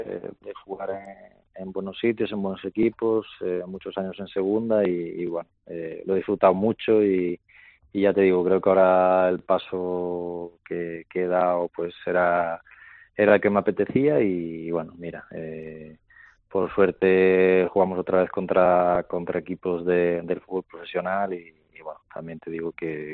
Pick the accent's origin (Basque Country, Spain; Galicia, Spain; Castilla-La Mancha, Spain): Galicia, Spain; Santiago de Compostela; Sí, yo soy de Santiago, así que ahora en casita ya con otro rol